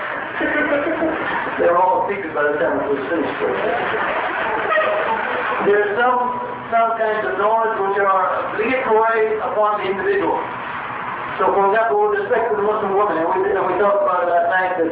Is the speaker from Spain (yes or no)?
yes; Spain; Is it so important to scholars like probably a famous scholar from my home country, Spain? You'll notice in my lectures I quote lots of scholars from Spain for some reason.